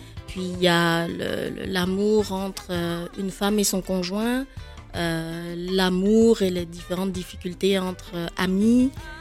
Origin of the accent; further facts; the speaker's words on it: Cotonou, Littoral, Benin; moved away as an adult; also born or lived in France / Montréal, Canada; En fait, j'ai grandi à Cotonou. Et puis donc après le bac, je suis arrivée en France.